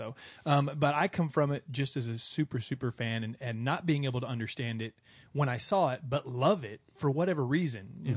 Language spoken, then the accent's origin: English; Oklahoma, United States; being a child of the 80s and growing up in Oklahoma and have very little access to theaters, you saw everything on cable.